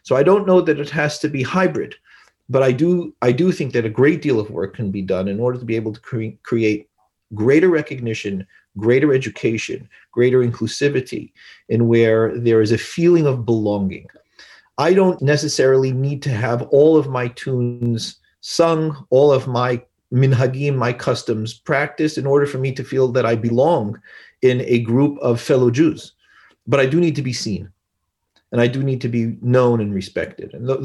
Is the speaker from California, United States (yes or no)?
yes; Los Angeles, California, United States; also born or lived in New York; as a Sephardi Jew growing up, I mean, I grew up in Los Angeles and then lived in New York